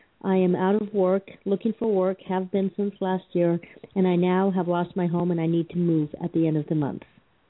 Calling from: Colorado, United States; Snowy Colorado.

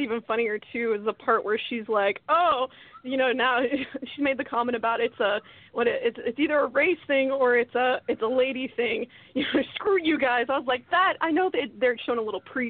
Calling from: Texas, United States; from the Dallas-Fort Worth Ghostbusters in Texas.

